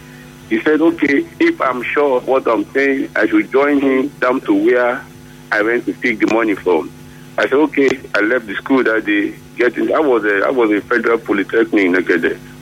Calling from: Port Harcourt, Rivers, Nigeria; I'm calling from Port Harcourt.

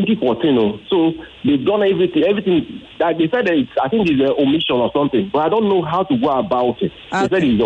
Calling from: Ijebu, Ogun, Nigeria; I'm calling from Ijebu.

